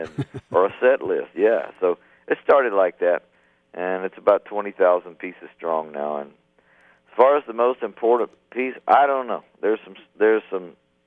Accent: Philadelphia, Mississippi, United States; growing up in Philadelphia, Mississippi, when artists would come through my hometown

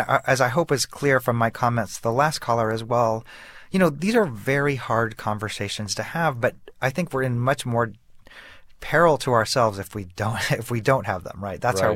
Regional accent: Kansas City, United States; I've seen us, again, growing up in Kansas City, I've seen us do so much better than we're doing right now.

